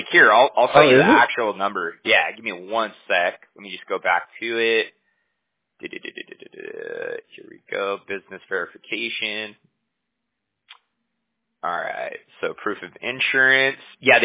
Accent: California, United States; You know what it is, man, because we're from California, right?

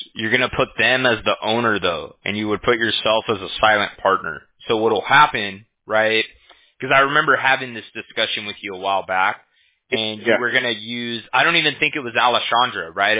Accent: California, United States; I actually wasn't even aware of all this because I'm from California, right?

